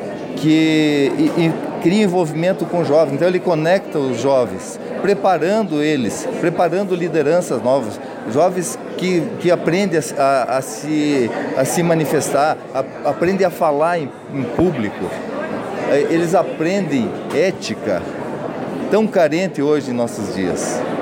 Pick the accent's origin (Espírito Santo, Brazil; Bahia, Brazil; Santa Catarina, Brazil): Santa Catarina, Brazil; Campos Novos; lá da minha cidade, que sou de Campos Novos, né?